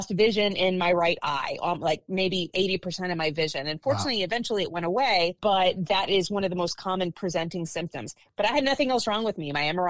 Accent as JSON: {"language": "English", "region": "Florida", "country": "United States", "tie": "born or raised there", "said": "So I grew up in South Florida. I'm the daughter of Cuban immigrants."}